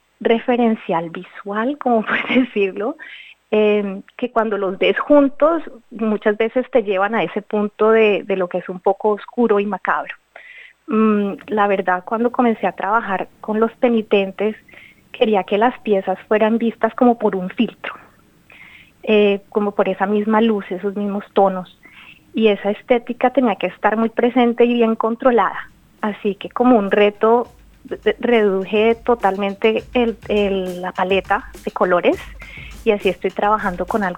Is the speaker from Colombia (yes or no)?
yes; Colombia; Creciendo en Latinoamérica, rodeada de tantas historias, de simbolismo, de fe